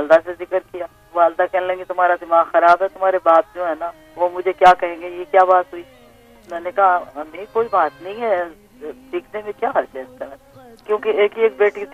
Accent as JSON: {"language": "Urdu", "region": "Delhi", "country": "India", "moved": "yes", "lives_now": "Lahore, Pakistan", "said": "دہلی سے لاہور میں آئے نا؟"}